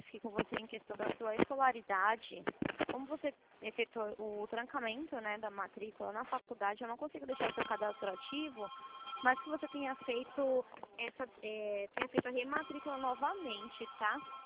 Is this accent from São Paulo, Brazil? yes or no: yes; São Paulo, Brazil; eu sou de São Paulo, capital.